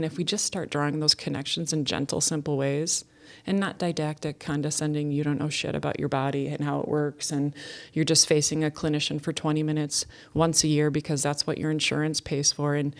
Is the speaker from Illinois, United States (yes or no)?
yes; Chicago, Illinois, United States; And honestly, I hail from Chicago, so I also know that, you know, that it never stopped